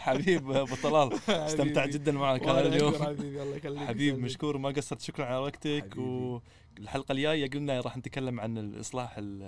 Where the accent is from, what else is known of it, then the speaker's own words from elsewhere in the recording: Kuwait; إحنا ككويتيين